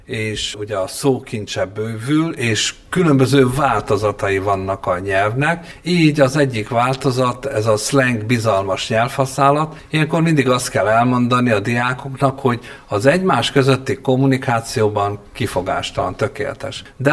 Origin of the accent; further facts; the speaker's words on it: Hungary; first language Hungarian; magyarok vagyunk, és az anyanyelvünket minél jobban ismerjük